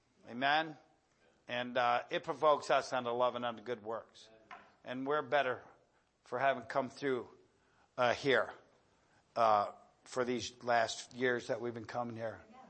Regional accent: Tennessee, United States; I'm a Tennessean. Tennesseans have a connection with San Antonio.

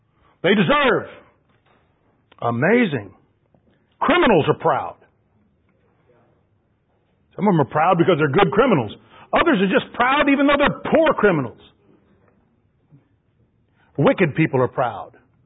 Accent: United States; I'm proud I'm an American. I'm proud I'm an American.

